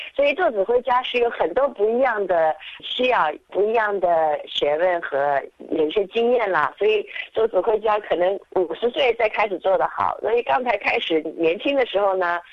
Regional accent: New Zealand; moved away as an adult; also born or lived in Shanghai, China / Melbourne, Australia; 我是在上海出生的，5岁和爸爸妈妈去新西兰，新西兰长大，然后我在新西兰读了音乐，在奥克兰大学，然后在21岁的时候我搬到墨尔本

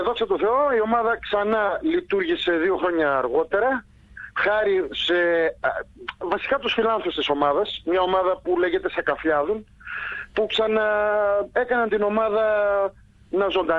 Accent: Melbourne, Victoria, Australia; Αγαπάω φυσικά τη Μελβούρνη, εδώ μεγάλωσα. Ουσιαστικά εδώ είναι η πατρίδα μου, εισαγωγικά, αλλά σαν την Ελλάδα δεν υπάρχει.

